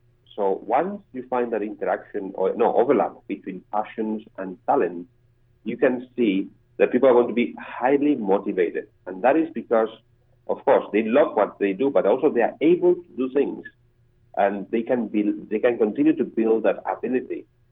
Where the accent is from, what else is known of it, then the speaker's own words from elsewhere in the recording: Madrid, Community of Madrid, Spain; English is a second language; also born or lived in Singapore; Now, I'm from Madrid, but I lived 15 years in Singapore.